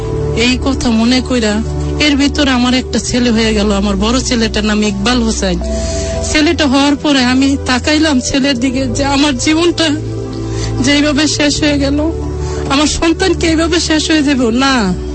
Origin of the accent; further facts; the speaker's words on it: Dhaka, Dhaka Division, Bangladesh; আমি আমার ছোটবেলা কাটাইছি মগবাজারে, আমি লেখাপড়া করছি শেরেবাংলা স্কুলে